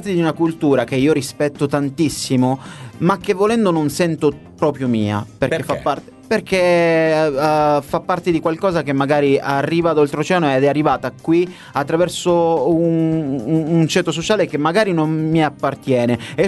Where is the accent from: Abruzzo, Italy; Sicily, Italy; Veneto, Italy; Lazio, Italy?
Sicily, Italy; Paternò; era una denuncia verso l'amministrazione del mio paese, tipo di Paternò